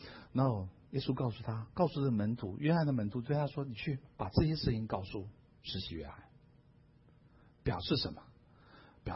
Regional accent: China; 当时候犹太人的习惯和风俗跟我们中国人差不多

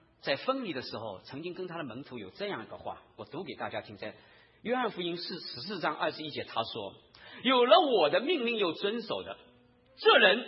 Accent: Shanghai, China; accent: Shanghainese; 我们上海话叫某些女婿

